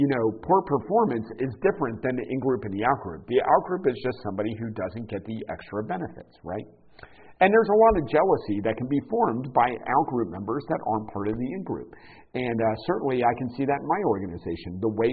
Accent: Florida, United States; Because I grew up in Florida and I don't want to be frozen.

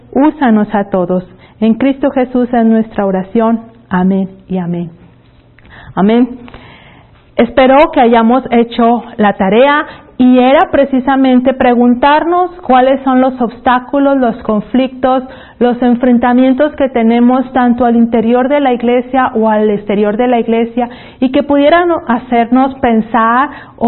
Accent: Mexico; Yo soy mexicana y yo hubiera querido traer un rebozo o un zarape

